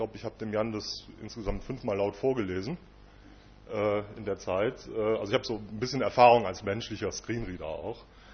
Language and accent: German; Cologne, North Rhine-Westphalia, Germany; Ich komme, wie gesagt, aus Köln, also ich weiß, was Schmerzen bedeuten.